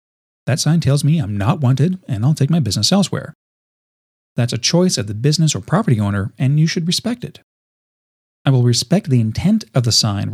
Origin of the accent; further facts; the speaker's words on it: California, United States; Now, my home state of California is openly hostile to firearms of any type for any purpose.